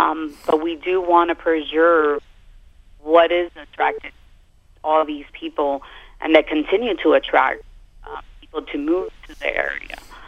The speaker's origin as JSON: {"language": "English", "town": "Miami", "region": "Florida", "country": "United States", "tie": "born or raised there", "said": "I was born here in Miami and raised. I had Cuban parents and grandparents that lived in the area since 1965."}